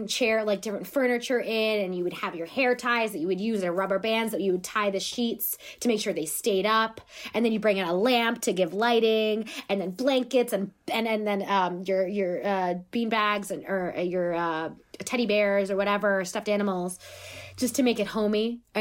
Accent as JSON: {"language": "English", "town": "Queens", "region": "New York", "country": "United States", "also_born_or_lived": "Suffern", "said": "I'm from Queens, but like moved to Rockland County."}